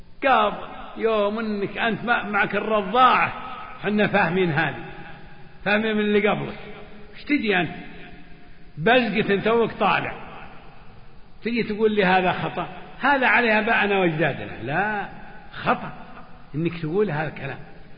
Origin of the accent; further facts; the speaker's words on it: Kuwait; ما هذه ما تصلح عندنا في الكويت